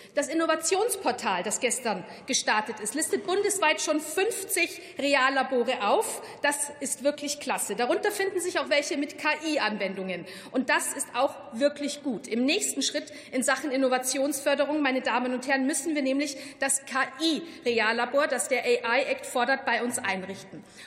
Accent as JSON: {"language": "German", "town": "Regensburg", "region": "Bavaria", "country": "Germany", "tie": "born or raised there", "said": "in meiner Heimatstadt Regensburg"}